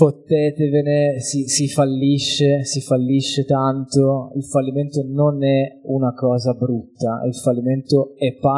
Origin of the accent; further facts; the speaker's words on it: Apulia, Italy; moved away as an adult; now in Milan, Italy; racconto era riferito al mio trasferimento a Milano, quindi periferia di Milano dopo l'università, però sono pugliese